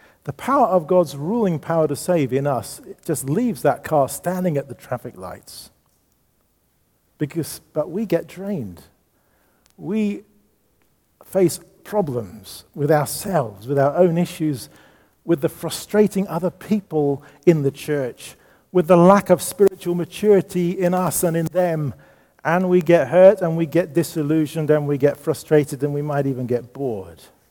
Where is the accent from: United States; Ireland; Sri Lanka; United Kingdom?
United Kingdom; born there; I just happen to be born in the UK as well, Nick.